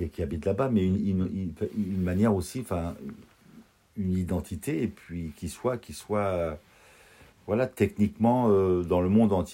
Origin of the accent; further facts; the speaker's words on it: Lebanon; moi je suis arménien du Liban. Que ce soit bien clair. J'ai été formé là-bas, j'ai été accueilli là-bas, j'ai été nourri là-bas, à tous les points de vue.